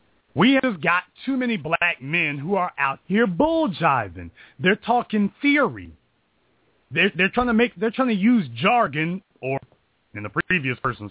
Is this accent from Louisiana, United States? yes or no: yes; Louisiana, United States; I'm from Louisiana, and I know it's hot as hell in Southern California.